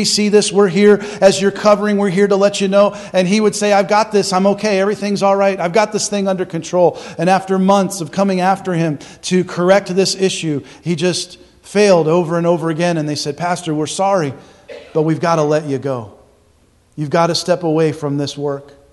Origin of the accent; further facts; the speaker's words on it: South Carolina, United States; They started a church actually in the town that I grew up in South Carolina.